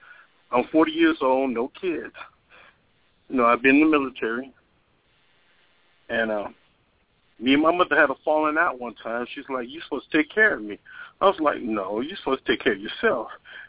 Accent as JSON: {"language": "English", "town": "Milwaukee", "region": "Wisconsin", "country": "United States", "said": "I'm from Milwaukee, Wisconsin."}